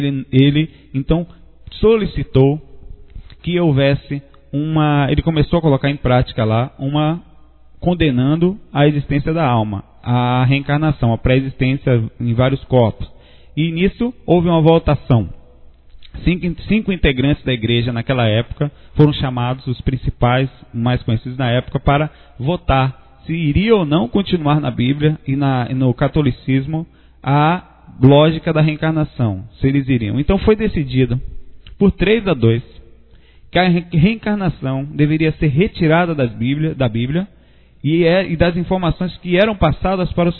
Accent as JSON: {"language": "Portuguese", "town": "Santos", "region": "São Paulo", "country": "Brazil", "tie": "born there", "said": "nasci em Santos, torço pelo Santos também."}